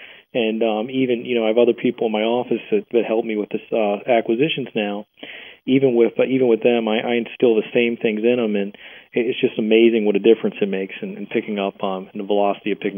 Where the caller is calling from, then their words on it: Hagerstown, Maryland, United States; I'm calling from Hagerstown, Maryland.